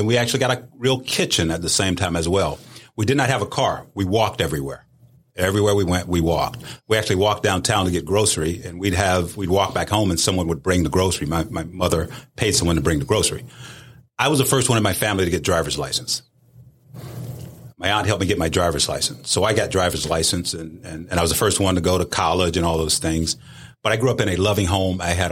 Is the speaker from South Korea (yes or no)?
no; the South, United States; One of the things I experienced as a kid growing up in the South was seeing no blacks allowed signs.